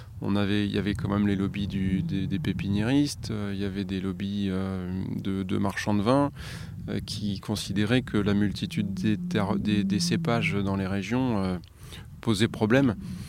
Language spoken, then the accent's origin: French; Nouvelle-Aquitaine, France; on est de la Loire, tu as la Vienne devant nous. La Vienne, c'est affluent de la Loire par le sud. On vient du Limousin, nous.